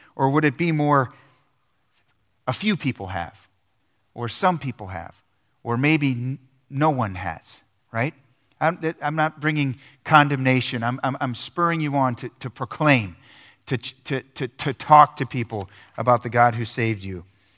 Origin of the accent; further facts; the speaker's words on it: East Coast, United States; I come from the East Coast. I don't care about your private life. I want to know about it. Right? It's loud, proud, in your face. That's East Coast mentality.